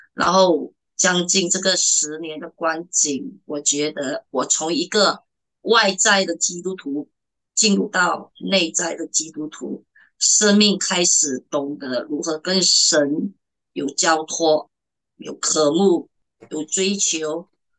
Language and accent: Chinese; Malaysia; 我来自马来西亚，